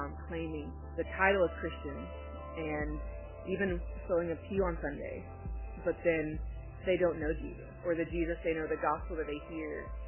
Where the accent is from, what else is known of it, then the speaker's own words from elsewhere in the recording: Missouri, United States; I'll be attending Midwestern Baptist Theological Seminary in my home state of Missouri.